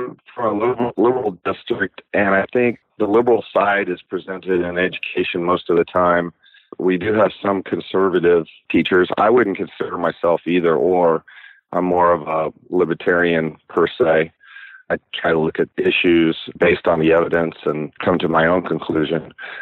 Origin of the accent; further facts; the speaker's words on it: Kansas, United States; I am from Kansas, but my district is relatively liberal, and they take a different tact on it.